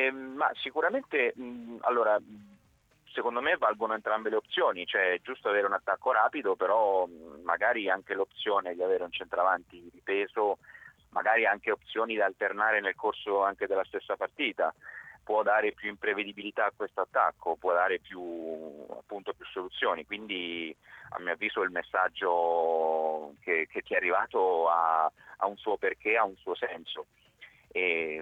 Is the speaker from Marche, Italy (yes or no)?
yes; Macerata, Marche, Italy; Sì, vengo da Macerata, sì.